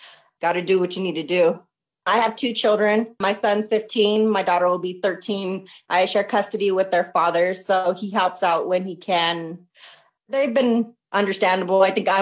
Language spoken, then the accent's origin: English; Greeley, Colorado, United States; born and raised in Colorado, from Greeley, Colorado. I moved out to the Denver area in 2005.